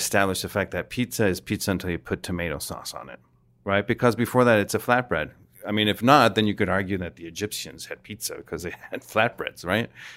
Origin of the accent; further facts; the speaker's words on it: Mexico; I'm from Mexico.